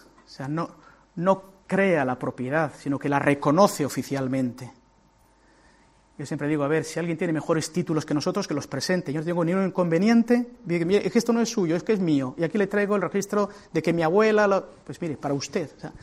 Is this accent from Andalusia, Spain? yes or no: no; Guernica, Basque Country, Spain; Piensen en la parroquia de sus pueblos, el de mi pueblo, Guernica.